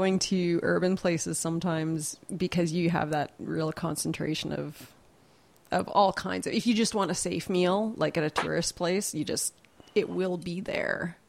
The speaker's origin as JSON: {"language": "English", "town": "Lloydminster", "region": "Saskatchewan", "country": "Canada", "tie": "born or raised there", "also_born_or_lived": "Radisson / Lashburn", "said": "I was born in Lloydminster and then moved to Saskatoon and Radisson and Lashburn and back to Lloydminster."}